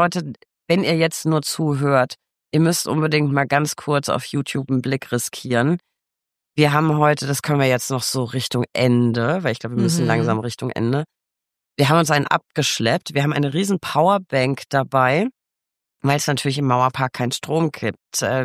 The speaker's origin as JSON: {"language": "German", "region": "Bavaria", "country": "Germany", "tie": "born there", "said": "Ich bin ja in Bayern geboren."}